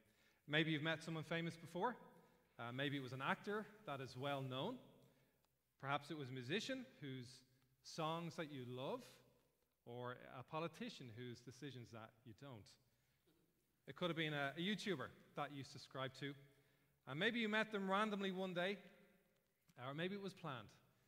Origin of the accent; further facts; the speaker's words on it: Dún Laoghaire, Leinster, Ireland; now in Rathnew, Ireland; I am from Dunleary originally, currently living in Rathnew, County Wicklow with my family.